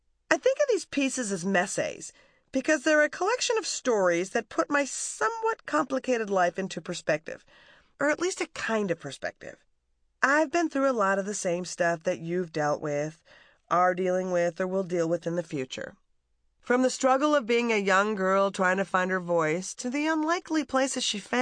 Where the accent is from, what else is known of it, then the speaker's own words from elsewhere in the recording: Minnesota, United States; I grew up in Minnesota. There were a lot of girls like me, who grew up in a wintry archipelago